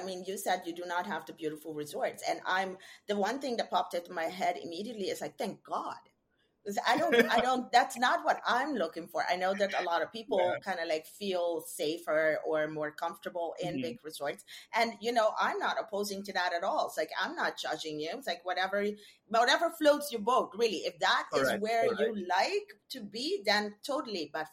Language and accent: English; Curaçao; now in Sint Maarten; I'm from Curacao, but I've made St. Martin my home